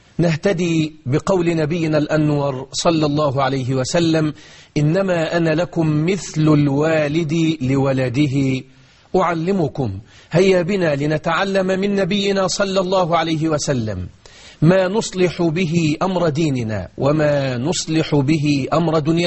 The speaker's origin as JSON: {"language": "Arabic", "country": "Egypt", "said": "إننا في هذه الأيام في بلدنا مصر"}